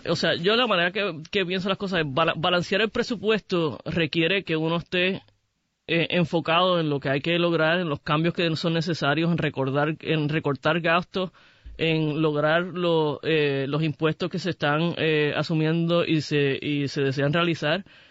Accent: Puerto Rico; Yo soy puertorriqueña, soy gay, soy muy orgullosa de mi identidad.

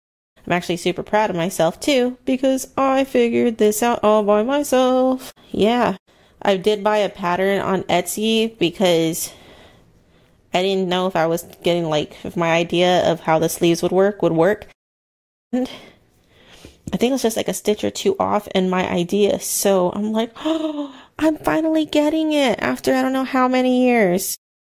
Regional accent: Texas, United States; And it seems I'm from South Central Texas.

